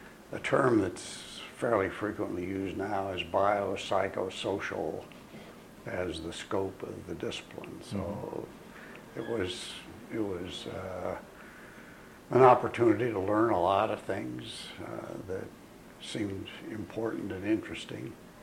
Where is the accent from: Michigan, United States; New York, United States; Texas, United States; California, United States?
California, United States; Pasadena; also born or lived in Kansas / Santa Barbara; I was born on June 16, 1921 in a farmhouse in Kansas. And at the age of five, my family took me off to Southern California. So I started school in Pasadena, California, and eventually graduated from high school in Santa Barbara